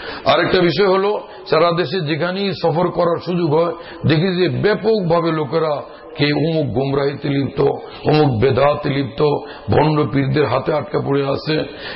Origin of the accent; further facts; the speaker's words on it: Bhola, Barisal Division, Bangladesh; আমার বাড়ি ভোলা